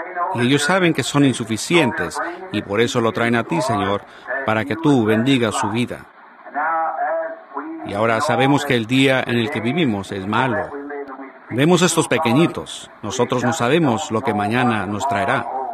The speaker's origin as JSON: {"language": "Spanish", "region": "New York", "country": "United States", "said": "Del estado de Nueva York."}